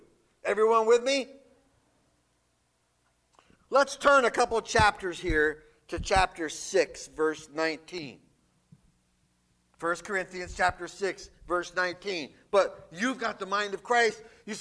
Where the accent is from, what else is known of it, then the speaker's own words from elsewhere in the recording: New Jersey, United States; I'm from New Jersey, I'm sorry.